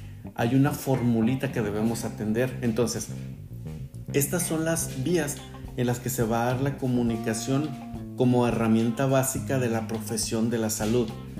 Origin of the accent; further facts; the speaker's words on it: Baja California, Mexico; las personas que vivimos en Baja California tenemos un acento de pronunciamiento diferente a los que viven en Sinaloa, a los que viven en Veracruz.